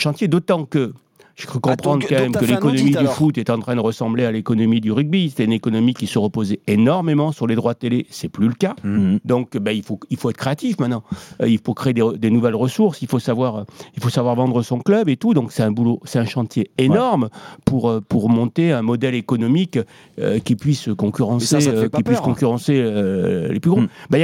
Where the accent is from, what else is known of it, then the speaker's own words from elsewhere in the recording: Toulon, Provence-Alpes-Côte d'Azur, France; je suis de Toulon et je suis un enfant de l'OM de Tapie.